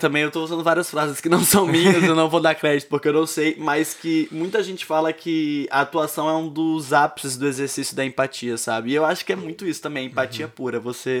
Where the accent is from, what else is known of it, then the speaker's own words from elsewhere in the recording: Rondônia, Brazil; Só que eu venho de Rondônia e eu não tive a oportunidade de adentrar num curso de teatro logo desde criança, porque na minha cidade não tinha.